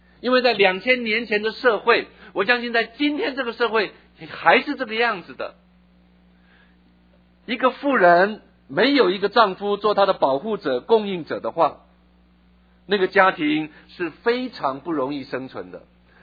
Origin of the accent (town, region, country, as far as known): China